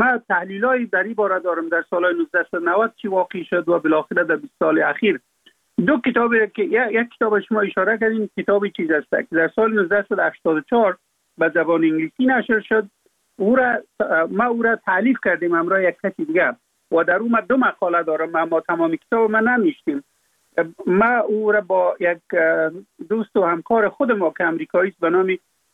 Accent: Afghanistan; در اونجا فقط ما افغان هستم،

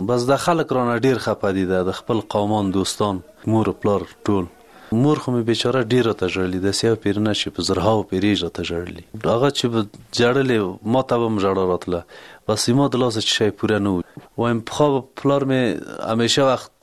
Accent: Ghorband, Parwan, Afghanistan; د پروان د ولایت یم، د غوربند ولسوالۍ

